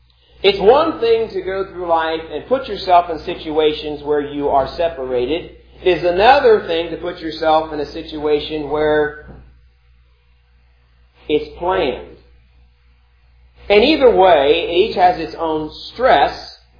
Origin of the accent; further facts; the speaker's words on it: Columbus, Ohio, United States; as a child of about 5, I grew up in Columbus, and my mother took me downtown to go shopping at Lazarus.